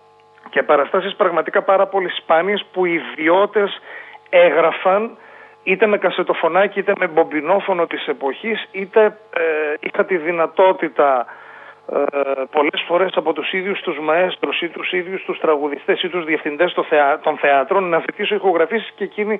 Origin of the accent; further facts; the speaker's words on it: Greece; γιατί είμαι Έλληνας βαθιά και παίζω και ζω για την Ελλάδα.